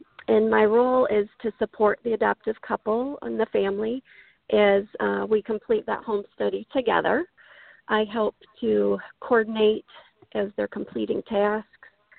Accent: Midland, Michigan, United States; I grew up in the mid-Michigan area. I was born and raised in Midland, went away to college, and after college moved back to Midland

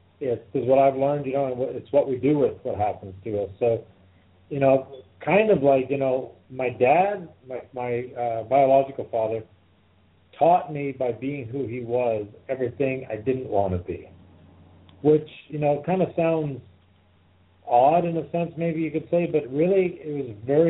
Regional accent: British Columbia, Canada; also born or lived in Kitchener, Ontario; Well, I was born in Kitchener, that's correct, which is right near Toronto. And at 3, we moved to British Columbia, which near in Vancouver.

